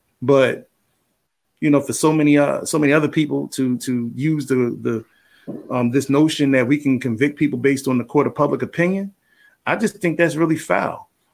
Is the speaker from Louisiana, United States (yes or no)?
no; Philadelphia, Pennsylvania, United States; And I'm from Philly. I met Mark on several occasions.